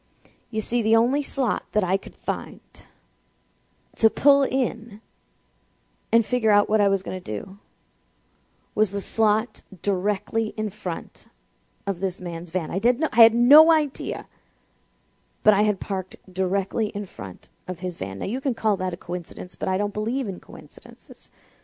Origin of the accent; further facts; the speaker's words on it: St. Louis, Missouri, United States; Now, I grew up in St. Louis. I'm no stranger to driving in the snow